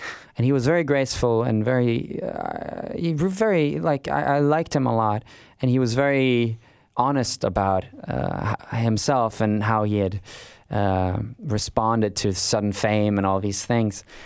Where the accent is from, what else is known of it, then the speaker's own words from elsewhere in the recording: Norway; English is a second language; and I'm from Norway.